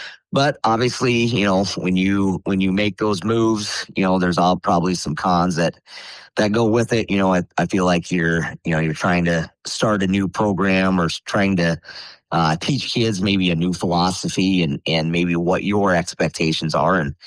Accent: Petersburg, United States; who was kind of our youth coach back where I grew up in Petersburg.

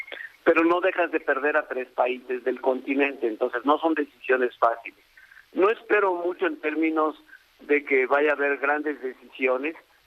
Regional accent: Mexico; Yo como mexicano, la verdad es que me siento muy bien

